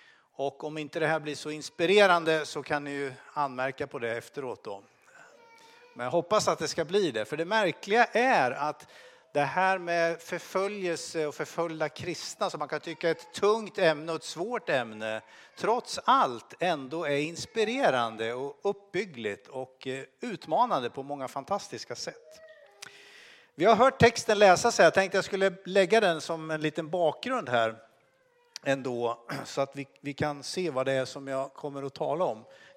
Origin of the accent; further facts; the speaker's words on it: Örebro, Örebro County, Sweden; För er som inte känner mig så har jag växt upp, kan man säga, i Örebro.